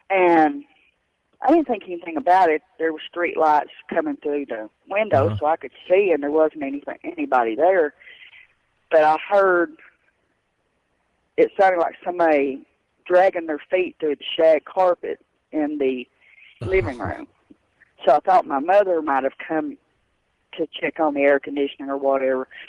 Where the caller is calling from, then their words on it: El Paso, Texas, United States; I'm calling from El Paso, Texas.